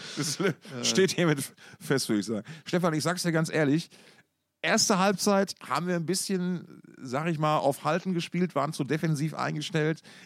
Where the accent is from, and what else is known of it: Essen, North Rhine-Westphalia, Germany; born there; moved away